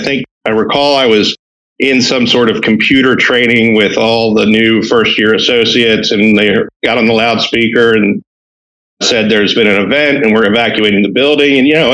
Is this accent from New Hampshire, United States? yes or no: no; New Jersey, United States; LSU law knew that I was from New Jersey, not an in-state resident.